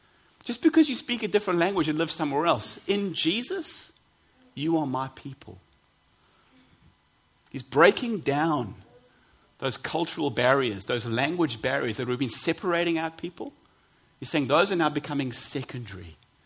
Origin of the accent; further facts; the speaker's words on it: South Africa; moved away; I'm an immigrant, of course. You know, when I go to functions or groups or wherever, because I'm from South Africa